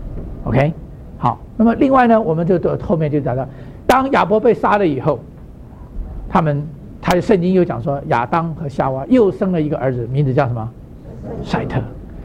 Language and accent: Chinese; Taiwan; 我是从台湾出生长大，在台湾呢，很多人呢